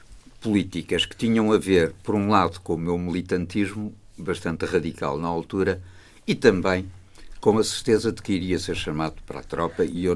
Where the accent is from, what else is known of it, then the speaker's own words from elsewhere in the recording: Portugal; moved away as an adult; also born or lived in Brussels / Paris; quando saí de Portugal, com os tais 20 anos, e fui para Bruxelas